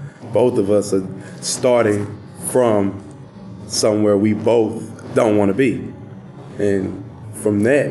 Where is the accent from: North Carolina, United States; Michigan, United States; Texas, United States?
Texas, United States; Dallas; You see, being that I'm from Dallas, hey, I'm happy for you.